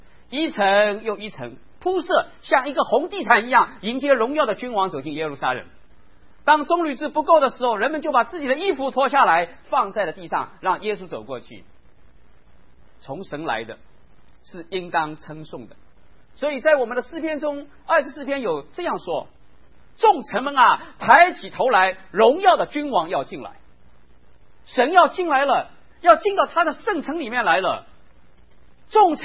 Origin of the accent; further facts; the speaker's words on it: Shanghai, China; 我们上海人会叫他叫亚美小曲